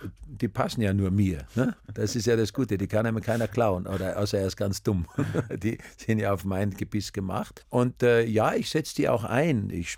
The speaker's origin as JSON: {"language": "German", "region": "Styria", "country": "Austria", "tie": "born or raised there", "said": "Also ich bin ja in Graz geboren, und als ich 5 Jahre alt war, sind meine Eltern aufs Land gezogen."}